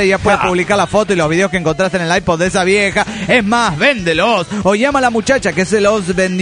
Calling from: Kansas City, Missouri, United States; de Kansas City

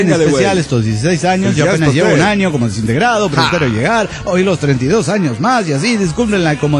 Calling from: Melchor Ocampo, State of Mexico, Mexico; Un abrazo grande para el conejo feo desde Melchor Ocampo ahí en Estado de México.

